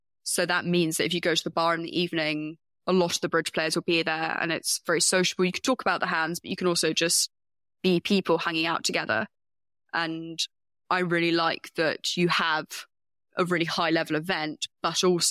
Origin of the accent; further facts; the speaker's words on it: United Kingdom; I'm a Brit